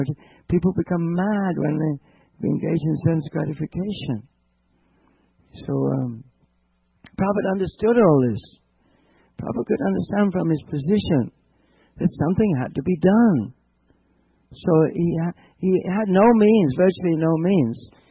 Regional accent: Colombia; English is a second language; then they said, where do you come from? Where do you come? I come from Colombia.

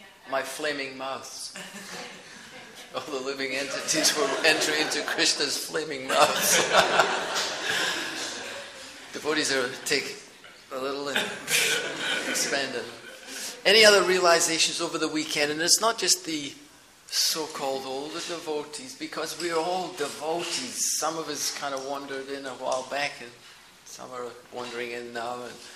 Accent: Scotland, United Kingdom; You know, I'm from Scotland, if you didn't gather that.

